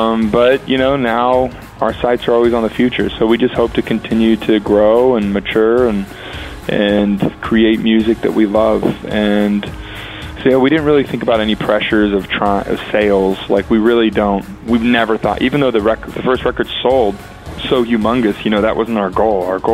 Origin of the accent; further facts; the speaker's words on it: Las Vegas, Nevada, United States; You know, we're from Vegas, and the Vegas luck seems to have followed us.